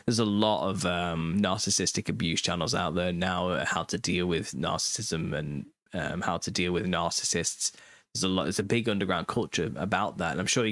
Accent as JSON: {"language": "English", "country": "United Kingdom", "said": "I'm too British to do such a thing."}